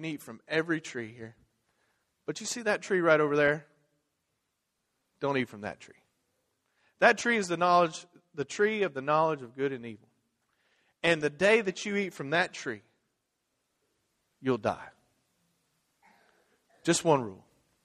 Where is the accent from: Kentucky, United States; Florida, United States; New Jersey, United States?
Kentucky, United States; Sorry. And the reason I talk funny is because I moved here from Kentucky.